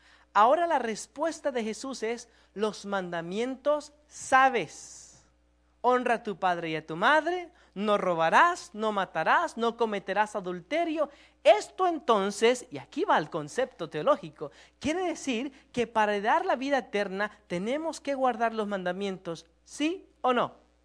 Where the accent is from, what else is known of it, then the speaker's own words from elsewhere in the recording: Mexico; yo soy mexicano